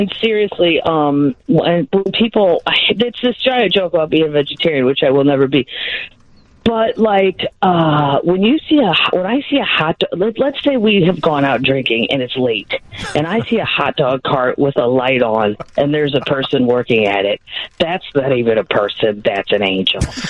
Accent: Missouri, United States; from Missouri.

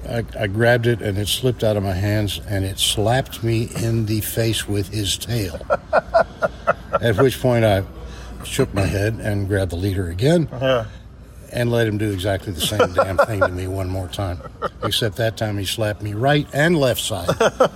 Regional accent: Dallas, Texas, United States; I'm from Dallas originally. I know I'm a Yankee.

